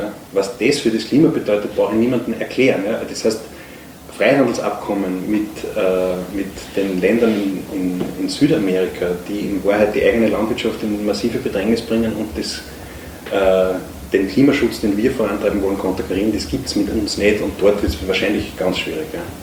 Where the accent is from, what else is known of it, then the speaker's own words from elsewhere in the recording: Upper Austria, Austria; Jetzt komme ich aus Oberösterreich